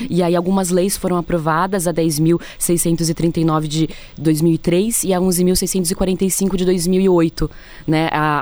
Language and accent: Portuguese; Brazil; para a nossa formação cultural como brasileiras, né?